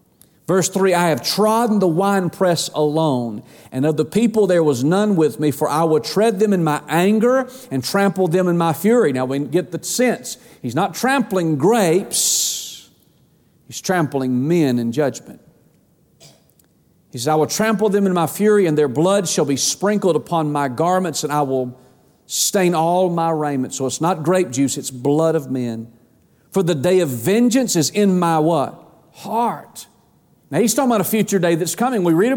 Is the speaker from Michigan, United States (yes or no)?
no; Georgia, United States; And so I'm from Georgia, and so I'm up kind of getting used to Tennesseans